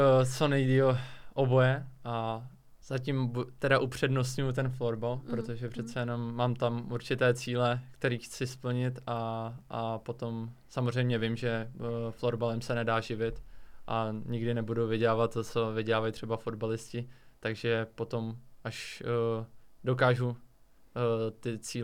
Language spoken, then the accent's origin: Czech; Ústí nad Orlicí, Pardubice Region, Czechia; now in Prague, Czechia; Ne, nejsem z Budějovic, jsem z Pardubického kraje, z Ústí nad Orlicí, takže za FBK Orlicko-Třebovsko jsem začínal.